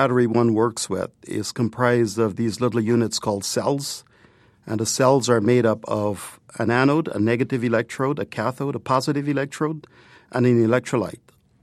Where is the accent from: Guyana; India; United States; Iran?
Guyana; So I grew up in Guyana, which is in South America, a very tiny country. I grew up very close to the mining sector.